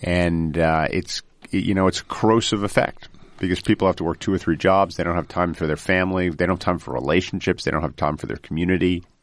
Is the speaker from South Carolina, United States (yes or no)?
no; New Jersey, United States; You know, and maybe it's because I'm from New Jersey, but in truth, his music really speaks to me